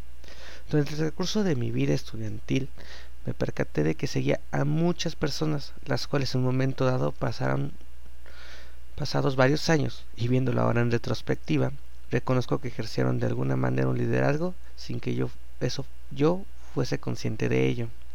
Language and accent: Spanish; Mexico City, Mexico; born there; Nací en 1981 en la Ciudad de México.